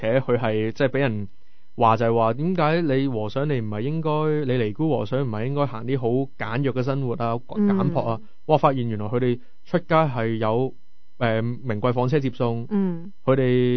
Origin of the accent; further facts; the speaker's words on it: Hong Kong; 咁我开头我都唔知道有咩关系，因为虽然我是香港人啦